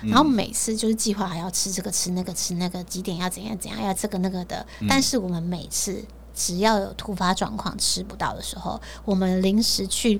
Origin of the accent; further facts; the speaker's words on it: Japan; Chinese is a second language; 因为他不知道我是日本人